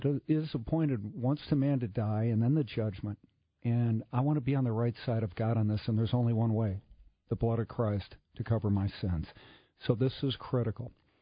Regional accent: Edina, Minnesota, United States; I'm from Edina.

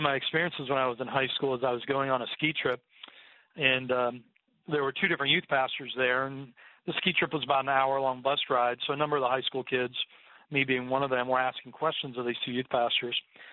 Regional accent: United States; am I only a Christian because I grew up in the United States and my parents were Christians?

